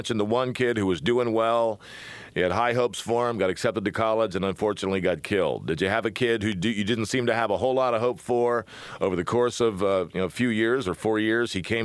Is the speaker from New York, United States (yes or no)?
no; Chicago, Illinois, United States; whenever I told someone I was from Chicago, people you met along the way, Europeans this would be, they looked at you like, oh.